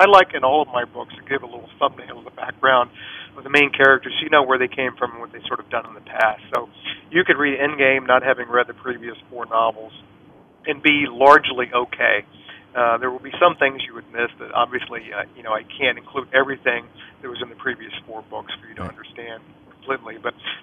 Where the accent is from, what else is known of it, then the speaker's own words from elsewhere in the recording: Richmond, United States; think it's a fantastic place both to live and to work and to write about.